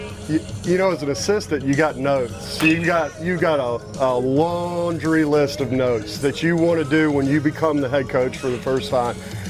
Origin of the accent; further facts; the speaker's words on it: Goldsboro, North Carolina, United States; also born or lived in Arkansas; I grew up in Eastern North Carolina. I grew up in Goldsboro, where Mount Olive is, and I'll try to shorten it as best I can. My dad got a job in Northeast Arkansas.